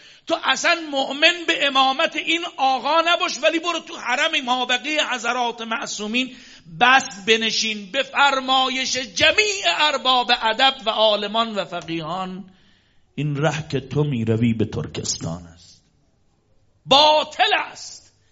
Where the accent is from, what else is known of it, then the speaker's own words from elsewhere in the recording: Kashan, Isfahan, Iran; منم بهش جواب دادم من اهل کاشان هستم.